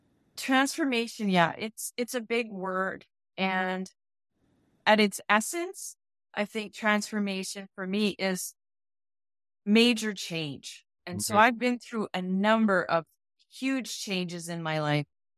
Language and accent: English; Edmonton, Alberta, Canada; I'm from Edmonton, Alberta originally.